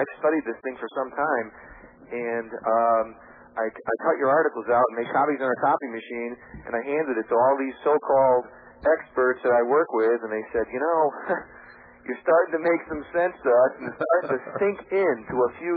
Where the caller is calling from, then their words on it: Connecticut, United States; Yeah. I'm calling from Connecticut.